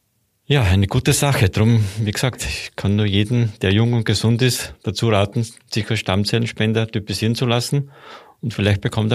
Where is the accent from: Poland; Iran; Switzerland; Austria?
Austria; bei uns in Österreich